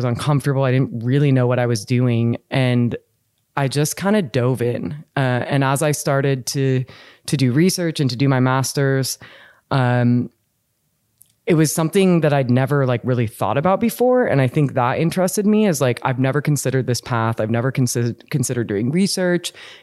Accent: Bellingham, Washington, United States; I'm from Bellingham, Washington. There's a great university there. It's like maybe a 10-minute walk from my house or my parents' house.

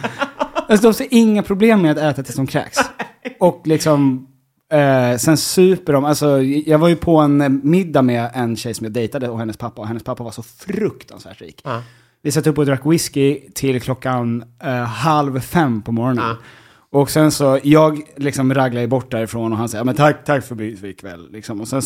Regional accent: Stockholm County, Sweden; Vi kommer från Danderyd och Bromma, så vi är båda i...

